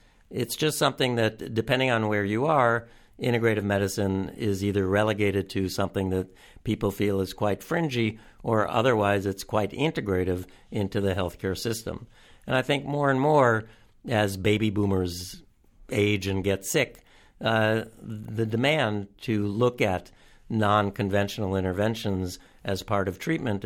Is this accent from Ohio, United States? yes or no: yes; Cleveland, Ohio, United States; You know, growing up in Cleveland, Providence was...